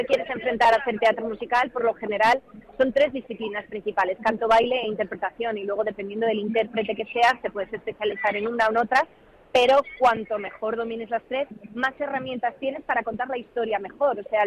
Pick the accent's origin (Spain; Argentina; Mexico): Spain; soy mujer española de rasgos mediterráneos, tengo 32 años